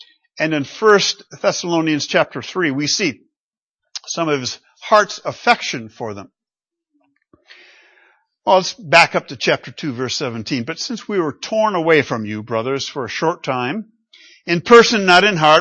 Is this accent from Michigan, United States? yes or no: yes; Michigan, United States; I grew up in Western Michigan where right after your membership in a Dutch Reformed church, you were expected to join a union.